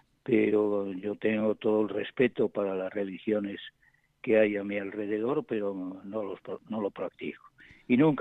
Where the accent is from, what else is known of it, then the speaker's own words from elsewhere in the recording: Ponferrada, Castile and León, Spain; uno en mi pueblo, en Ponferrada